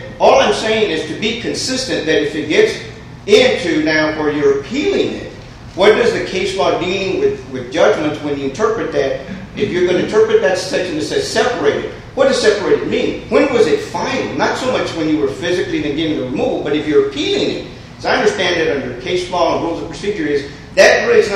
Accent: Texas, United States; back when we're from Texas and under our rules of procedure, it's not final until 30 days later

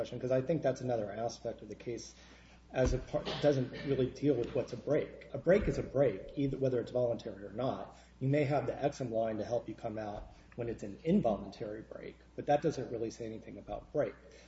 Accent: Ohio, United States; I decide to take a job with the U.S. Attorney's Office back in my home state of Ohio?

